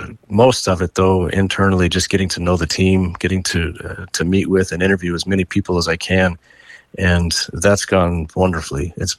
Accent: Utah, United States; Well, first of all, so I'm originally from Utah. I was born and raised in Utah. My parents are from Denver.

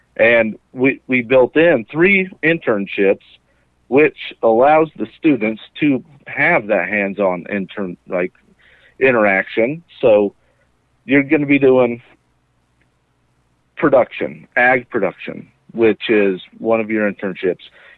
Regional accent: Smoot, Wyoming, United States; So, yeah, I was born and raised in Smoot, Wyoming. I was a graduate of Star Valley back in 2006.

